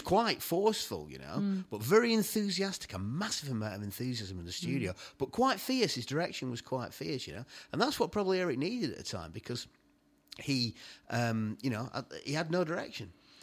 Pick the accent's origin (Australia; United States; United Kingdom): United Kingdom; England; Probably because I'm English.